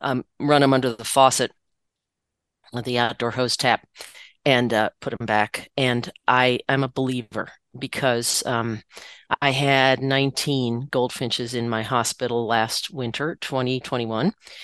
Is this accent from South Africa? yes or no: no; Virginia, United States; But get this, I grew up in Virginia.